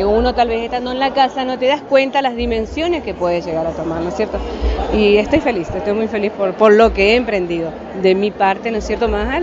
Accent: Posadas, Misiones, Argentina; soy acá de Posadas.

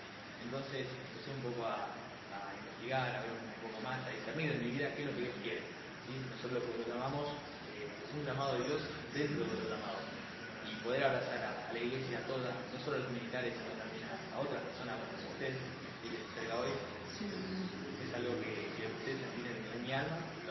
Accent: southern Argentina, Argentina; also born or lived in Monte Caseros; now in Misiones, Argentina; en realidad soy nacido en Monte Caseros, Corrientes. Mi papá es militar, y entonces eso explica un poco de mi infancia. Me crié por acá, otro por otra parte, por otro lado, digamos, en el sur de Argentina. Y bueno, y hace muchos años estamos en Misiones.

